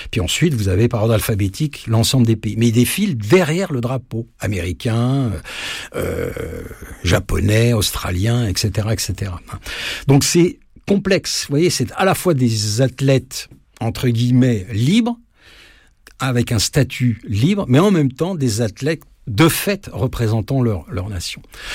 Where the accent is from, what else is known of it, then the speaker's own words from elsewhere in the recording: Ukraine; vienne chez nous en Ukraine, qu'il voit ce que signifie la neutralité du point de vue du CIO. Qu'il vienne voir nos villages, nos villes bombardées